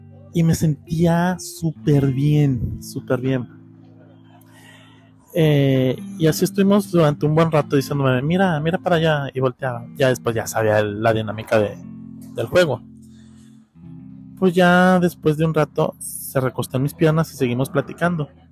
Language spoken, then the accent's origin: Spanish; Mazatlán, Sinaloa, Mexico; Y no es cierto, soy de Mazatlán, Sinaloa.